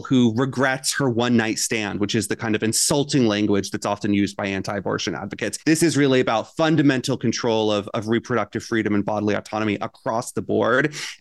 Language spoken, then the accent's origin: English; Florida, United States; I grew up in Florida.